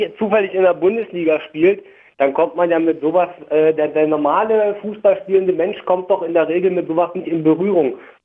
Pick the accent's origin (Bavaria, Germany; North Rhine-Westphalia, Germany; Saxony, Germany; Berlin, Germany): Berlin, Germany; now in Ludwigshafen, Germany; Ich bin ursprünglich aus Berlin-Brandenburg, richtig.